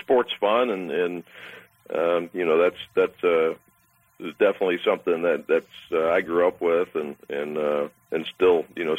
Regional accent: Nebraska, United States; And growing up in Nebraska is a little different. Like you said, there's nothing, you know, there's no pro team in Nebraska, so that's it.

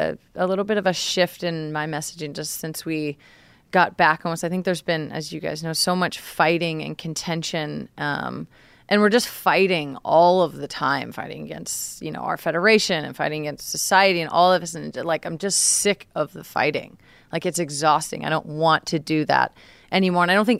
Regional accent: Redding, California, United States; also born or lived in Portland, Oregon; I was raised in Redding, California, which is pretty, you know, rural, small town, very conservative.

